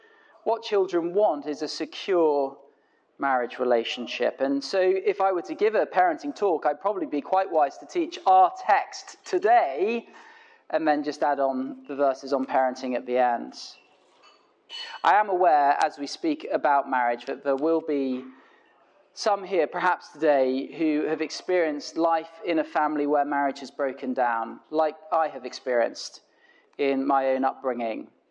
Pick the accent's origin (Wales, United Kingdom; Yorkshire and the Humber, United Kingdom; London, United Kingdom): Yorkshire and the Humber, United Kingdom; York; I grew up in York, which is a lovely sort of ancient town. We lived in the boring suburbs, but I go into the centre sometimes